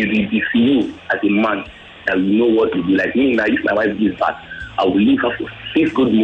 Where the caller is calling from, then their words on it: Moshi, Kilimanjaro, Tanzania; I'm calling from Moshi.